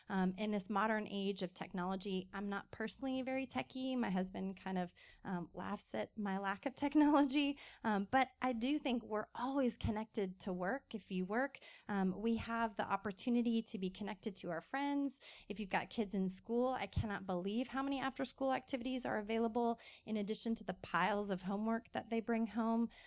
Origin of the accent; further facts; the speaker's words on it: California, United States; now in Austin, United States; I'm not from Austin. I'm from California. So getting to come here, I'm like, it is so true.